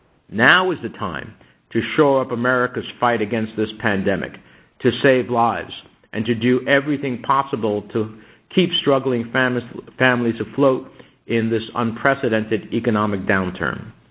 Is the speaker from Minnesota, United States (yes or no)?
no; New Jersey, United States; In my home state of New Jersey, which battles the second highest number of COVID cases and deaths in the nation